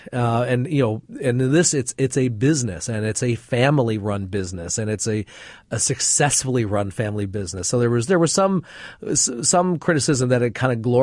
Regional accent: Michigan, United States; And also, he was a Michigan writer and I grew up in Michigan.

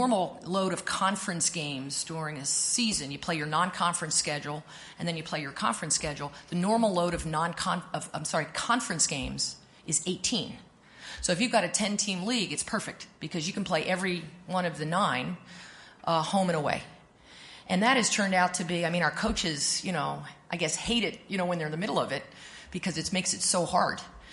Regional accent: Pennington, New Jersey, United States; the difference between what young girls and young women have now and when I was growing up in Pennington, New Jersey, is night and day.

